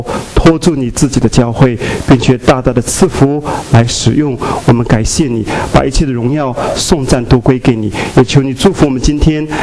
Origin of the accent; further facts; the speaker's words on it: Ningbo, Zhejiang, China; moved away as an adult; now in Changchun, China; 那我是从东北长春过来的，我老家是浙江宁波人。94年到长春读书，96年在那边蒙恩得救